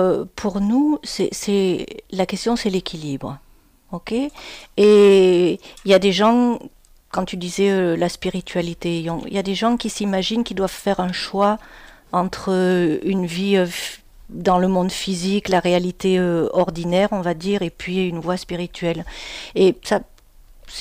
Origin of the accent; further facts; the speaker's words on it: Manosque, Provence-Alpes-Côte d'Azur, France; Il était cantonnier à Manosque, j'ai grandi à Manosque.